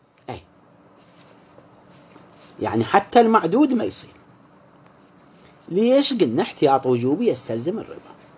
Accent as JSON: {"language": "Arabic", "country": "Iraq", "said": "إحنا اللي عندنا في العراق"}